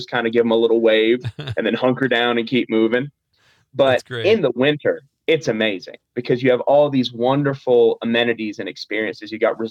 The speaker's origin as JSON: {"language": "English", "town": "Valdosta", "region": "Georgia", "country": "United States", "tie": "born or raised there", "said": "So I grew up in Valdosta, Georgia, which is the very bottom of the state of Georgia. Last place to use the bathroom before you hit Florida on the way to Disney World."}